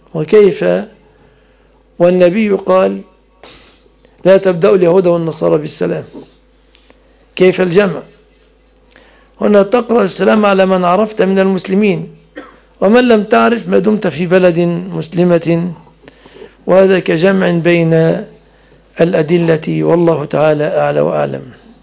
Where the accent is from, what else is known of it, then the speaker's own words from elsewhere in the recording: Egypt; حتى في بلادنا مصر، ليس في ألمانيا